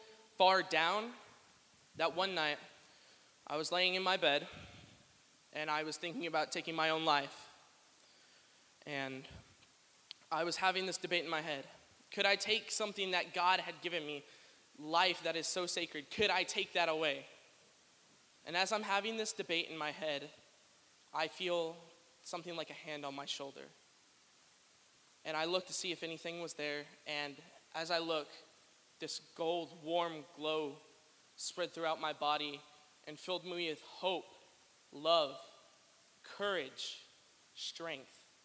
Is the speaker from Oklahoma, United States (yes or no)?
yes; Edmond, Oklahoma, United States; I am from Edmond, Oklahoma. I'm about to turn 17